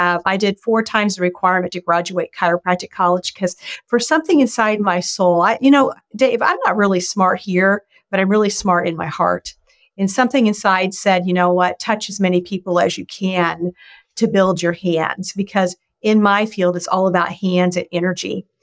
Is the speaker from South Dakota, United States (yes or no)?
no; Parsons, Kansas, United States; also born or lived in Junction City; I was born in Junction City, Kansas, right down the road from Kansas City, and moved a lot until I ended up in a town called Parsons, Kansas